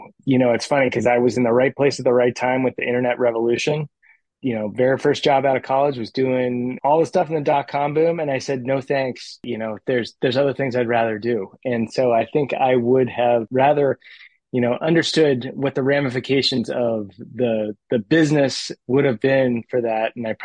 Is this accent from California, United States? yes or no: yes; California, United States; I grew up in the Bay Area. So I've done a couple stints elsewhere, but made my way back.